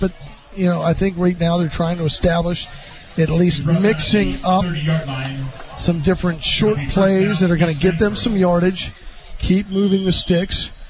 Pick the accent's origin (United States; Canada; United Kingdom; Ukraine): United States; Middletown; well, growing up in Middletown, that's what we've always said. We said down at the creek.